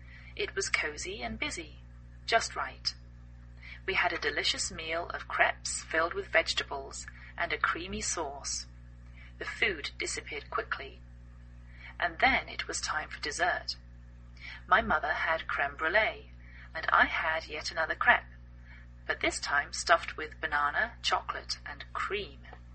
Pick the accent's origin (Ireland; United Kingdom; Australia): United Kingdom; England; now in United States; I'm English, I live in the northwest of the United States